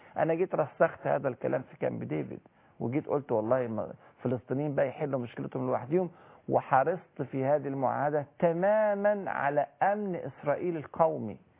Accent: Egypt; أنا كمصري

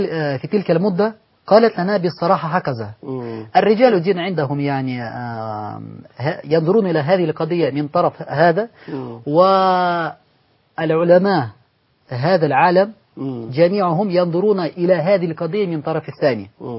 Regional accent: Ulyanovsk, Ulyanovsk Oblast, Russia; Arabic is a second language; also born or lived in Samara; أنا من روسيا، ممكن نقول من وسط روسيا، يعني المدينة التي ولدت فيها اسمها سمارة.

